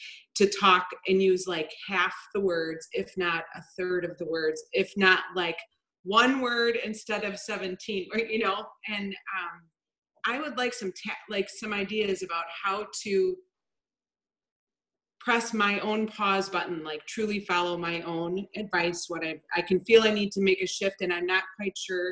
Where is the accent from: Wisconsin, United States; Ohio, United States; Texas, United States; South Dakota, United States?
Wisconsin, United States; Milwaukee; From Milwaukee.